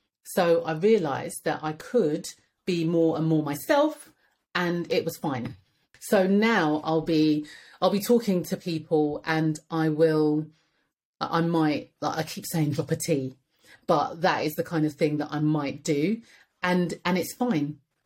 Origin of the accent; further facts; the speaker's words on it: Edmonton, London, United Kingdom; you know, I was raised in Edmonton and what?